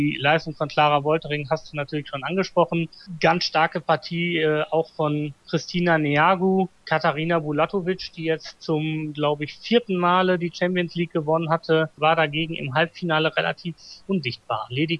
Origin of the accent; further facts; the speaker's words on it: North Rhine-Westphalia, Germany; born there; ich komme ja gebürtig aus dem Ruhrgebiet